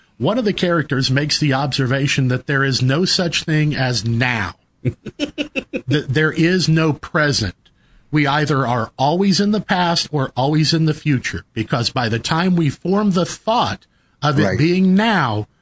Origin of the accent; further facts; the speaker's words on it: United States; Well, damn it, I'm an American.